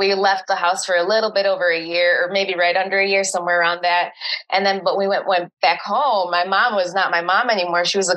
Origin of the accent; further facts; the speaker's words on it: Chicago, Illinois, United States; So I was born in Chicago, moved to the suburbs when I was about four or five years old.